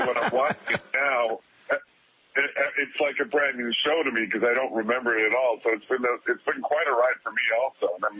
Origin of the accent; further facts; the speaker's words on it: Winnipeg, Manitoba, Canada; this role that was shooting in my hometown of Winnipeg in Canada